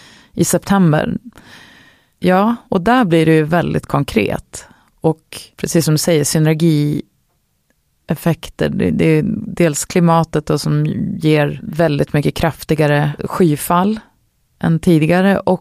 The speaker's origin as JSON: {"language": "Swedish", "town": "Gävle", "region": "Gävleborg County", "country": "Sweden", "said": "För jag kommer från Gävle, och Gävle såg ut som, ja"}